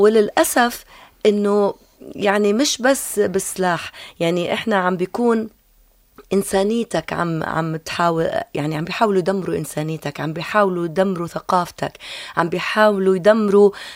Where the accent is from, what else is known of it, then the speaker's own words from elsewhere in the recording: Palestine; يعني أنا كفلسطينية طبعا مسألة الوطن، قضايا الوطن هي الأساس